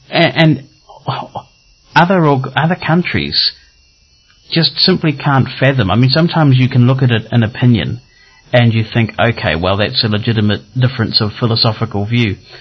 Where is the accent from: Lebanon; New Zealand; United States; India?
New Zealand; one of the impressive things for me as a New Zealander going to the US